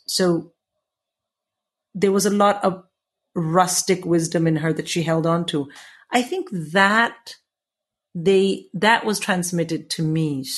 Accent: India; now in United Kingdom; because when I came to England from India, I was not perceived in any way as a nerd or a geek.

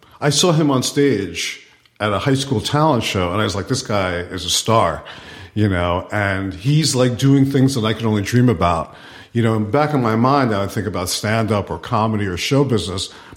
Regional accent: New York, United States; And I, because I came from New York, had most of my requirements.

